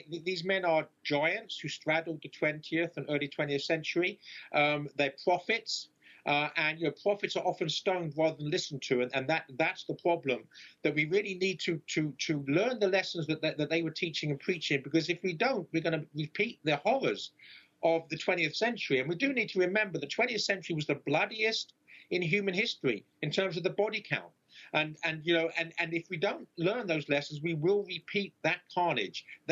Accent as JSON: {"language": "English", "region": "London", "country": "United Kingdom", "tie": "born or raised there", "accent": "London", "moved": "as an adult", "lives_now": "United States", "said": "I grew up in the East End of London in England. So the accent you see is a London accent, somewhat mutilated by 20 years in the United States."}